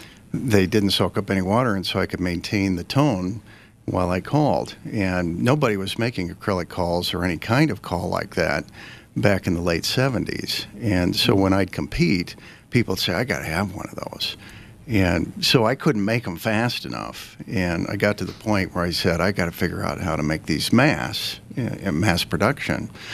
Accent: Des Moines, Iowa, United States; I grew up in Des Moines, Iowa

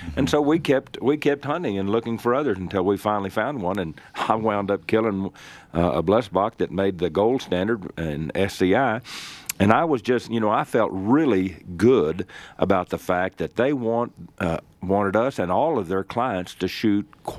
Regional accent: Texas, United States; And, you know, I grew up down in Texas along with Scott

